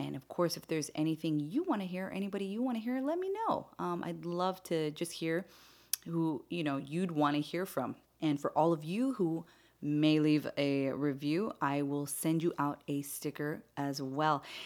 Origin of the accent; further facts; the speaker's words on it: Hawaii, United States; I'm from Hawaii, so we use a lot of very tribal looking patterns too in our own way, you know?